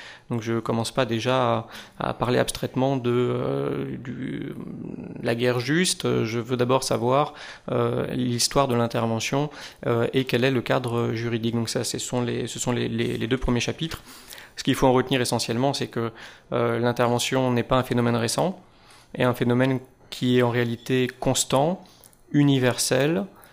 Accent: France; je suis français

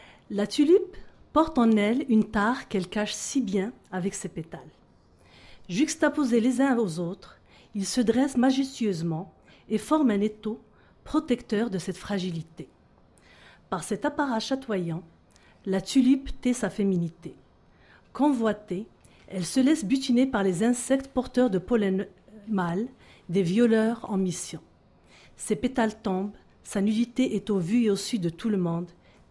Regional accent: Morocco; now in Canada; Alors, moi, je suis marocaine, je peux dire québécoise de souche marocaine.

